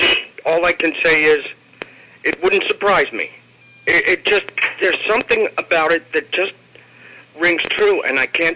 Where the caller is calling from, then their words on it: Norman, Oklahoma, United States; Yes, this is … from Norman, Oklahoma.